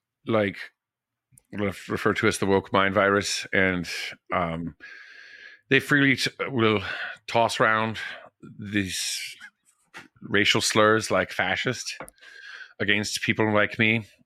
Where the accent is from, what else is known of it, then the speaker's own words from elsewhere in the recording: Vermont, United States; I'm from Vermont. I sometimes riff